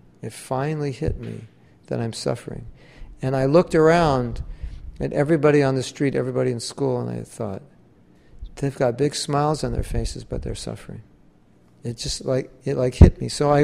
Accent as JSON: {"language": "English", "town": "Los Angeles", "region": "California", "country": "United States", "tie": "born or raised there", "said": "I was raised in Los Angeles, and my friends were up there."}